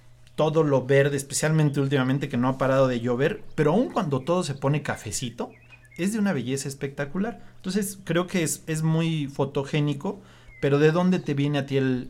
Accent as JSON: {"language": "Spanish", "town": "Malinalco", "region": "State of Mexico", "country": "Mexico", "tie": "born or raised there", "said": "Aquí en Malinalco, una vez te platiqué que me cuestionaron así en el centro, ¿no? Usted no es de aquí, ¿no? Como que me vieron muy no sé qué. Me dijeron, usted no es de aquí. Yo, ¿cómo no? Yo soy de aquí. Yo nací aquí, le aseguré."}